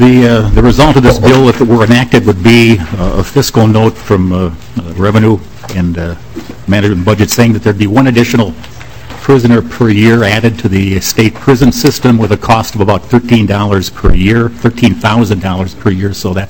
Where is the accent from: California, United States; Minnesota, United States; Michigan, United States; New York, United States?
Minnesota, United States; A young woman who was from my hometown, 18-year-old Laura Schwendeman, disappeared on the evening of October 14th, last seen on security camera footage at a gas station in Alexandria.